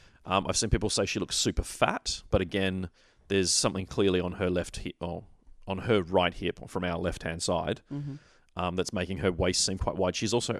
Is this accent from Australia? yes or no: yes; Australia; I'm an Aussie.